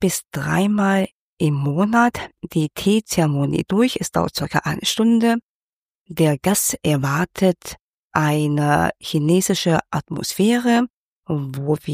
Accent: Hong Kong; also born or lived in Germany / Berlin, Germany; Und zwar bin ich in Deutschland geboren, aber in China, das heißt in Hongkong, aufgewachsen. Dort bin ich also zur Schule gegangen. Und dann kam ich zurück nach Deutschland und habe in Berlin erstmal einige Jahre gelebt, um dort zu studieren.

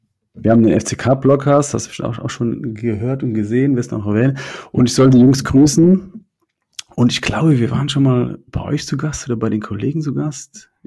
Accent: Kaiserslautern, Rhineland-Palatinate, Germany; gebürtig aus Kaiserslautern, wohne auch da. Arbeite aber in Saarbrücken für die Stadt

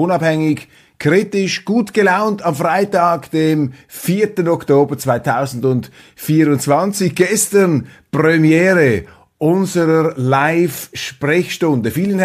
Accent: Switzerland; wir müssen also als Schweizer immer wieder würdigerweise diese Schweiz auch zu bewahren

